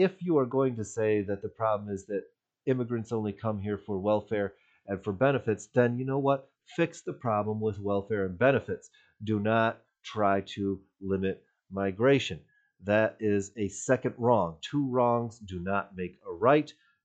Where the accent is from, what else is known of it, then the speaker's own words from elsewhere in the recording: Michigan, United States; I grew up in Michigan. I grew up reading the Detroit News every day in the late 70s, into the 80s, into the 90s.